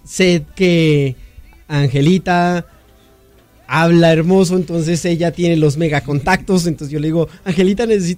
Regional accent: Samaniego, Nariño, Colombia; yo no soy bogotano, soy de Samaniego, Nariño, un pueblito cerca de Pasto

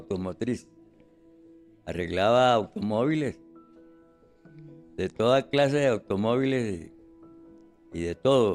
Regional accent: Barranquilla, Atlántico, Colombia; born there; Yo nací en Barranquilla, Atlántico, en 1929.

